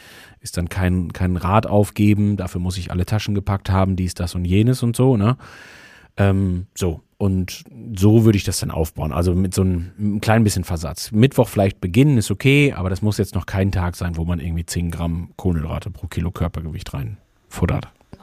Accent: North Rhine-Westphalia, Germany; für mich als gebürtigen Sauerländer, wenn ich aus der Haustür raus war, ab dann wurde es schön.

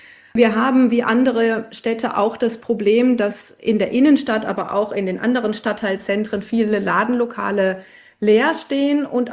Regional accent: North Rhine-Westphalia, Germany; ich bin ein Kind des Ruhrgebiets, des Ruhrpotts

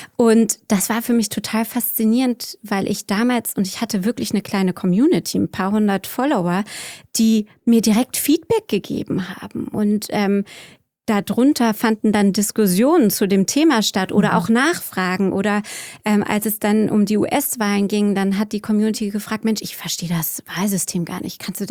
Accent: Germany; now in United States; ich als Deutsche in den USA

